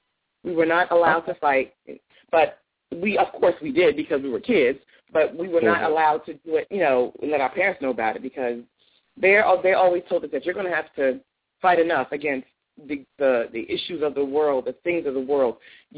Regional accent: Elizabeth, New Jersey, United States; And I am originally from Elizabeth, New Jersey, so I am a Jersey girl.

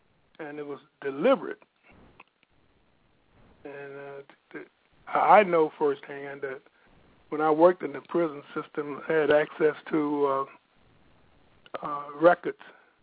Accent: Mississippi, United States; I was brought up in Mississippi, and, you know, Mississippi had a storied history about social injustice.

